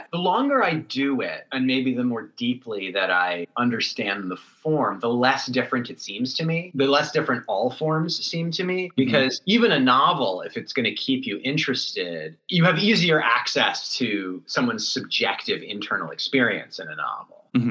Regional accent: Berkeley, California, United States; I grew up in Berkeley, yeah, in the East Bay.

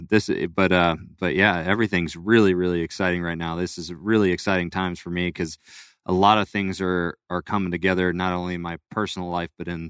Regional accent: California, United States; also born or lived in Florida; I was born in Florida, but moved to California. That's where I grew up.

